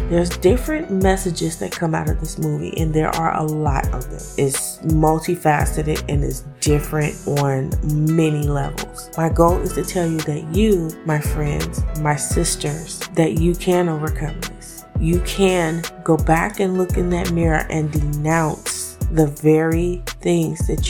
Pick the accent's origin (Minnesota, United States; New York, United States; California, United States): California, United States; Compton; I come from Compton, California, where the seasons pretty much kind of like we didn't really have a real winter.